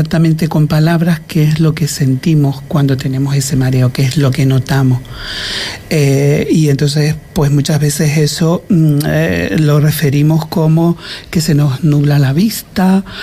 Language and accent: Spanish; Toto, Canary Islands, Spain; also born or lived in Tenerife; Y bueno, pero Toto es mi pueblo. Y Fuerteventura, mi isla, yo soy majorero, aunque haya estado más tiempo en Tenerife que aquí.